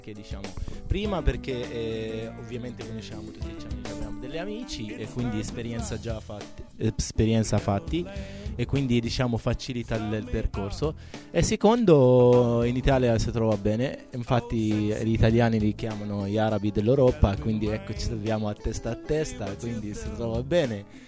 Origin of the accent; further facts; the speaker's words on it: Northern District, Israel; Italian is a second language; vengo da un paese, diciamo in provincia di Nazareth, studio medicina.